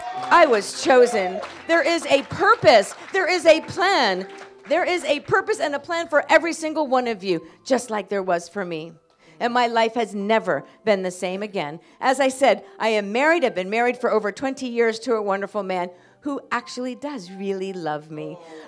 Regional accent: United States; I'm from the United States. I live in California, and I lived on the streets in California.

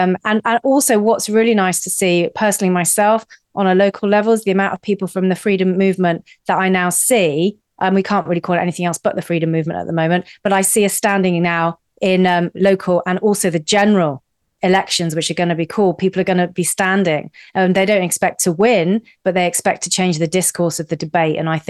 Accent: United Kingdom; I think we will do this by stealth because we're very British. We have manners. We do this the British way.

